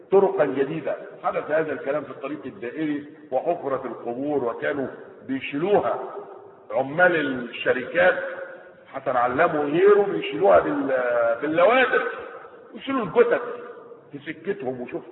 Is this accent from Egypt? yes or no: yes; Egypt; هو ده النظام الايه بتاع الطرر اللي ماشي عندنا في مصر